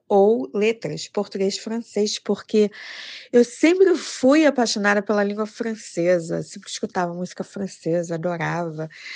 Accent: Rio de Janeiro, Brazil; Eu sou do Rio de Janeiro, carioca.

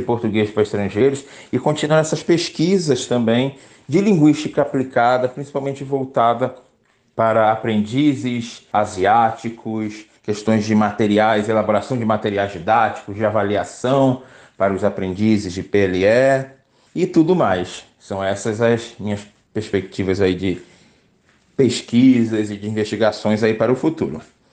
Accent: Rio de Janeiro, Brazil; also born or lived in Brasília; apesar de ter nascido no Rio de Janeiro, sou carioca, mas eu fiz a minha graduação na UNB, na Universidade de Brasília

